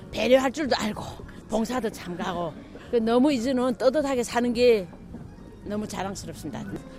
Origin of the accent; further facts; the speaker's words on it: North Korea; now in South Korea; 저도 탈북민이고요.